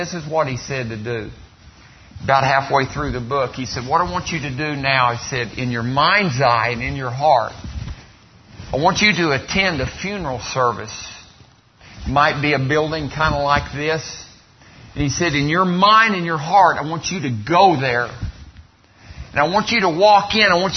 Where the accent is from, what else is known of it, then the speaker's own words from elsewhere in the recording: Artesia, New Mexico, United States; And I'm from Artesia, New Mexico.